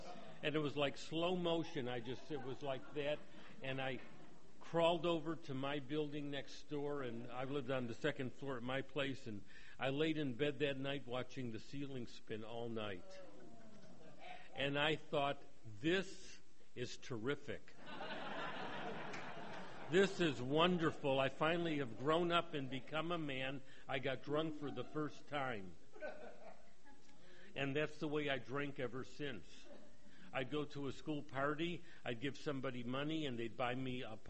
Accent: Detroit, Michigan, United States; Growing up in Detroit, I never heard that colloquial expression before.

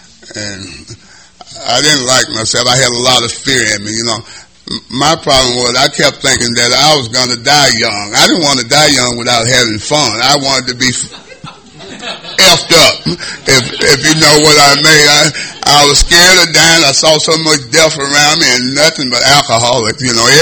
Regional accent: Steele, Missouri, United States; now in San Diego, United States; Really, I'm from Steele, Missouri, but you could say I'm from San Diego because I've been here since January the 7th, 1977. Anyway, how it began for me, I was born and raised in Missouri, and I was brought up by my grandfather.

